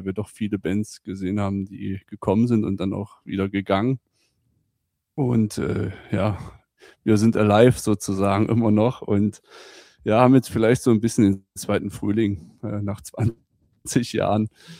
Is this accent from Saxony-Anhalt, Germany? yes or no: yes; Saxony-Anhalt, Germany; Sachsen-Anhalt sozusagen. Kreis Wittenberg, das ist unsere Heimat und speziell die Dübener Heide.